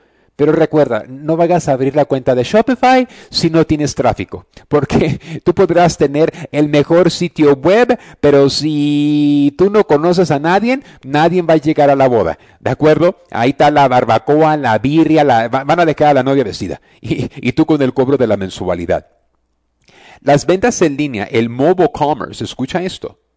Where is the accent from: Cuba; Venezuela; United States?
United States; born there; yo soy americano, yo nací en Estados Unidos, pero yo tengo doble nopal en la frente porque soy mexicano.